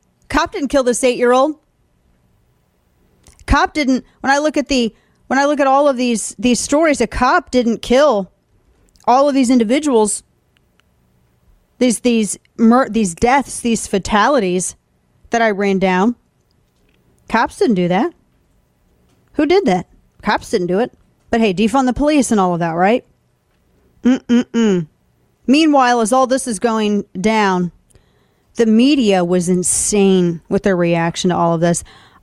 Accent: the Ozarks, United States; I'm from the Ozarks, and I know who Alexander McQueen is.

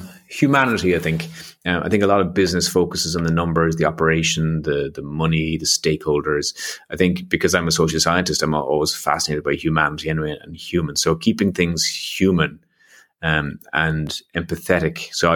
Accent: Ireland

